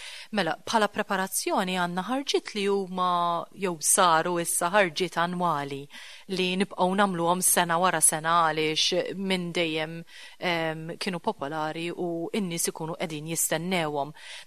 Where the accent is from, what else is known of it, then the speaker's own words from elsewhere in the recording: Rabat, Western Region, Malta; aħna familja mir-Rabat